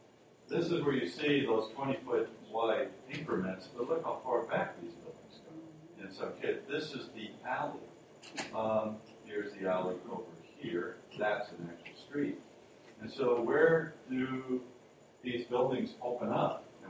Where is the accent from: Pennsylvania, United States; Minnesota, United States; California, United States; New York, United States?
California, United States; Los Angeles; I grew up in Los Angeles where everything is made out of stucco.